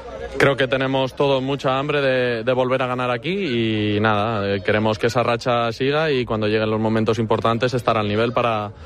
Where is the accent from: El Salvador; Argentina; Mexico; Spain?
Spain; Madrid, Community of Madrid; yo soy de Madrid también, la tierra tira mucho